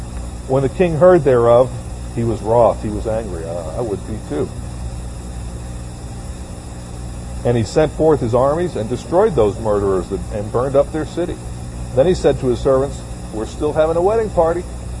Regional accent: Northeast, United States; I was thrown into the Deep South fresh from being born and raised in the Northeast.

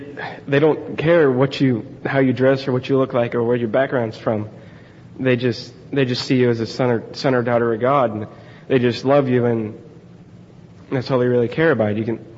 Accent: Columbus, United States; I'm from Columbus. I'm 18.

